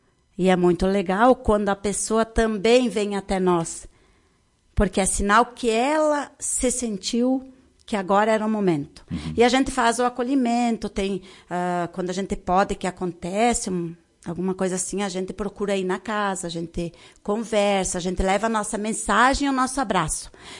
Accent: Ibiaçá, Rio Grande do Sul, Brazil; como eu sou de lá da região de Ibiaçá

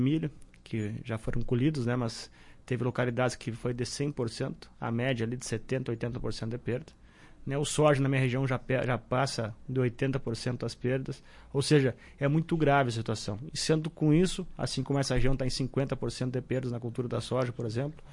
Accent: São Luiz Gonzaga, Rio Grande do Sul, Brazil; Eu sou de São Luís Gonzaga, minha região das Missões.

